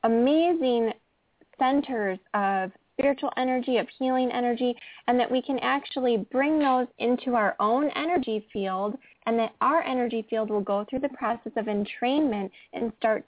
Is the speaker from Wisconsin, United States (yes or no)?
yes; Madison, Wisconsin, United States; I'm actually from Madison, Wisconsin, just a little bit north of Chicago.